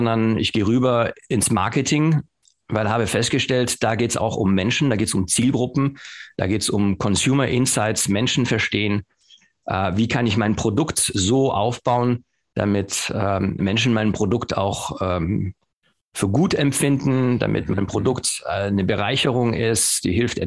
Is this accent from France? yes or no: yes; France; now in Germany; Und da habe ich Bundesliga in Frankreich gespielt, da wo ich aufgewachsen bin. In Deutschland, als ich in 95 nach Deutschland kam.